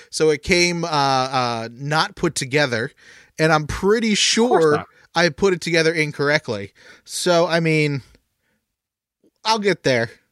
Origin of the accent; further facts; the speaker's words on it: Canada; But I always joke about how I'm Canadian and he's not.